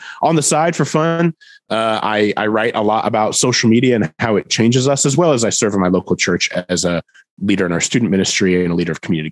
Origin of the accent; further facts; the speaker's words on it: Indiana, United States; now in Nashville, United States; growing up in the Midwest, I'd never really heard of before, because I think the closest Lifeway store to me in Northeast Indiana is actually the one on Moody Bible Institute's campus in downtown Chicago.